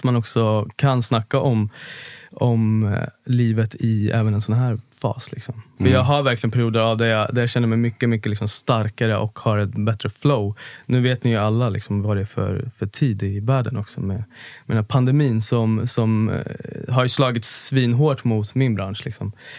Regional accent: Nacka, Stockholm County, Sweden; jag är uppvuxen ute i Nacka som är en stor förort till Stockholm där det finns både jättefina områden och mindre fina områden. Jag är liksom uppvuxen i lägenhetsområden med mamma, pappa, två syskon.

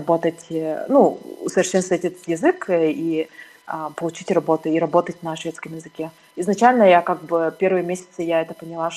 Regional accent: Yakutsk, Sakha Republic, Russia; now in Sweden; Из-за того, что я выросла в Якутске, у нас большая семья

